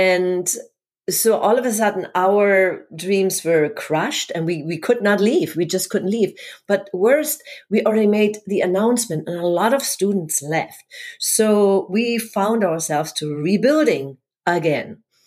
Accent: Hamburg, Germany; English is a second language; moved away as an adult; now in Florida, United States; No, I now live in sunny Florida, but originally I am from Hamburg, Germany.

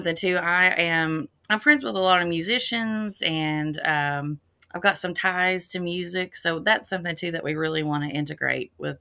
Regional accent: Louisa, Kentucky, United States; I'm originally from Eastern Kentucky.

